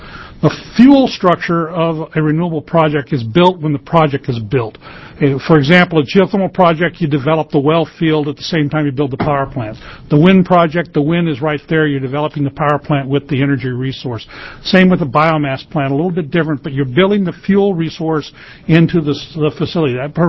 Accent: Bend, Oregon, United States; I'm from Bend, Oregon

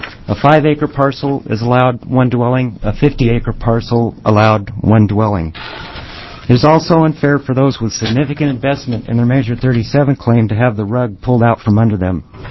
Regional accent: Hood River, Oregon, United States; I'm from Hood River.

